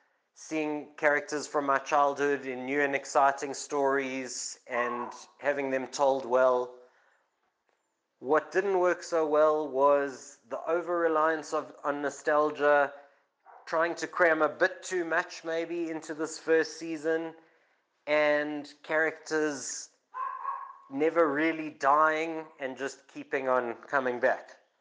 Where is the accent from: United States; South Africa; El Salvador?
South Africa; Johannesburg, Gauteng; from Joburg, returning X-Men 97 season 1 to the video store.